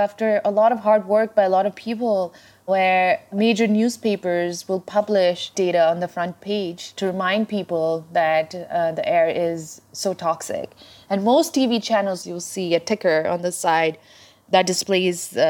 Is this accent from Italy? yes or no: no; Delhi, India; also born or lived in Punjab / Kathmandu, Nepal / New York, United States; I was born in India, actually in a state called Punjab. And I grew up a little bit in Kathmandu, but spent a lot of time in Delhi, yeah. But I grew up all over the place. I'm part Canadian, I'm part Nepali.